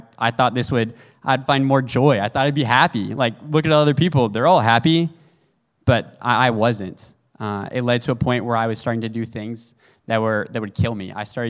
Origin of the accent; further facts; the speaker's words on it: Dallas, Texas, United States; Thank you. So I've born and raised in Dallas.